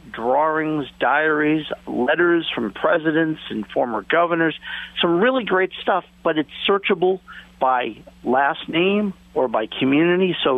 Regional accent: Massachusetts, United States; For my hometown, I put in that town in Massachusetts, and I search for postcards.

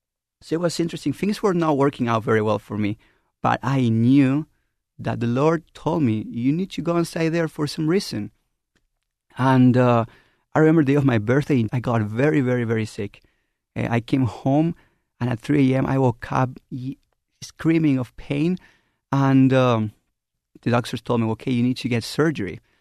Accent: Argentina; English is a second language; now in United States; I started my mission in Tempe, Arizona, and I'm from Argentina.

